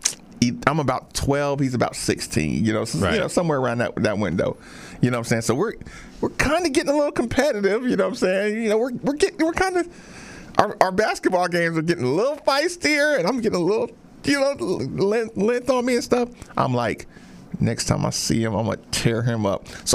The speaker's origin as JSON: {"language": "English", "town": "Asheville", "region": "North Carolina", "country": "United States", "said": "He gets to go back to Asheville. Because we're from Asheville, North Carolina."}